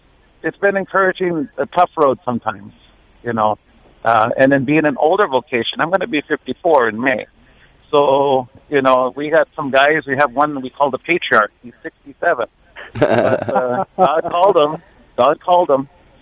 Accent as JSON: {"language": "English", "town": "Honolulu", "region": "Hawaii", "country": "United States", "lives_now": "Hales Corners, United States", "said": "I'm from the Diocese of Honolulu, studying in Sacred Heart Seminary and School of Theology in Hales Corners, Wisconsin. I'm freezing"}